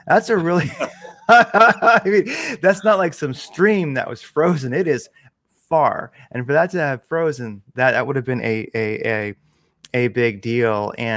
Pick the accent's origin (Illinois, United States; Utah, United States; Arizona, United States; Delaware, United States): Delaware, United States; Wilmington; and I grew up in Wilmington, Delaware, so that area was pretty darn close to where I was.